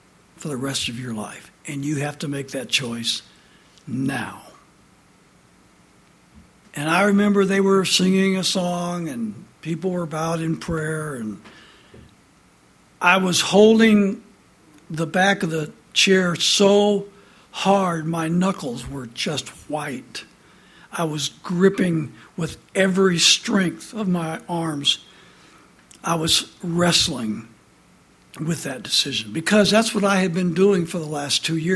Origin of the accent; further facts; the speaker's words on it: LaPorte, Indiana, United States; I was born in Northwest Indiana. LaPorte was where I was born and raised.